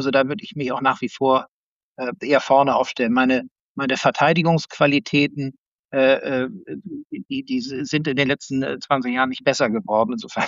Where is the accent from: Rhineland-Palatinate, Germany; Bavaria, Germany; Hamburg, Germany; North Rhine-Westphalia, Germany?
Hamburg, Germany; ich komme aus Hamburg, lebe auch noch in Hamburg